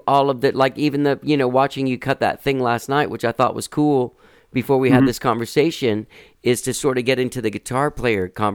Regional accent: Texas, United States; Now, I was a guy from Texas, and I had a guitar.

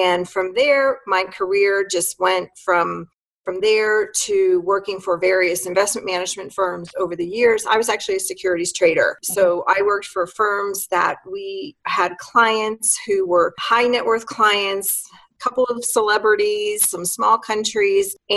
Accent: New York, United States; moved away as an adult; also born or lived in Midwest; now in Colorado, United States; So it was in 2014 when we had moved to Colorado. I'm originally from New York. And so we had moved to Colorado. We'd been living in the Midwest for many, many years.

